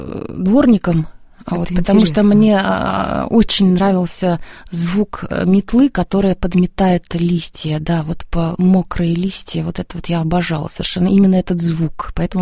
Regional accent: Saint Petersburg, Russia; То есть мое детство прошло в Питерской консерватории.

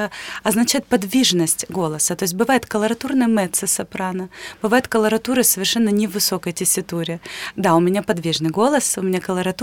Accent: Donbas, Ukraine; я сама из Донбасса, и я много за последние годы пережила.

